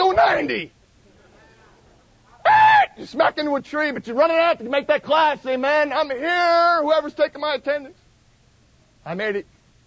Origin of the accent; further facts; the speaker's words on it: New York, United States; And I'm a New Yorker, and I'm loud